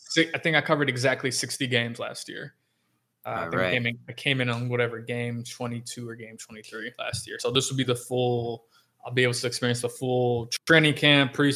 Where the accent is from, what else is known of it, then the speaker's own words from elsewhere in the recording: Chicago, Illinois, United States; moved away as an adult; now in Florida, United States; I grew up in Chicago and the Chicagoland area. moved to South Florida in September 2019.